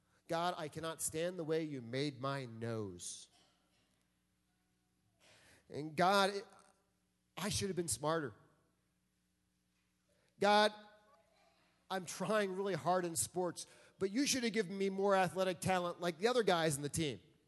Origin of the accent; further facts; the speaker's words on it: New York City, New York, United States; Okay, I'm growing up in Iowa. I'm from New York City. I'm trying to transition to guns.